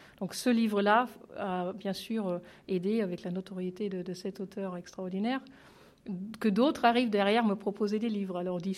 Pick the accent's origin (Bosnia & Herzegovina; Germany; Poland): Germany; French is a second language; now in France; on entend mon accent. Donc voilà, je suis allemande en France depuis plus que de 20 ans.